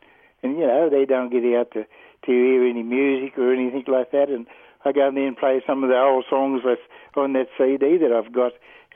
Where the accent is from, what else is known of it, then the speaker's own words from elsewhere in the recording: Walker, New South Wales, Australia; I was born in Walker in New South Wales, and I grew up down there